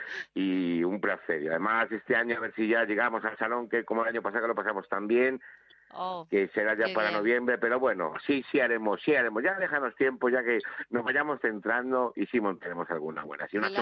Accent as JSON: {"language": "Spanish", "town": "Pinto", "region": "Community of Madrid", "country": "Spain", "tie": "born or raised there", "said": "vuelvo a mi pueblo y he vuelto a lo que más me gusta, que es el chocolate. Y entonces, que te diga, en Pinto, en mi pueblo"}